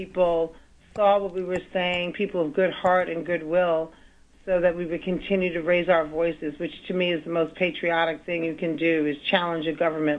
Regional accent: Manhattan, New York, United States; also born or lived in Bronx; I was born in the Bronx and raised in Manhattan, although I've been a proud Brooklynite for roughly 30 years.

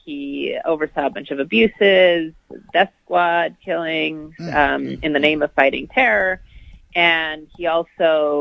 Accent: Peru; Well, I love Peru. It was, when I was growing up, a very poor country, a country that was struggling with an internal war.

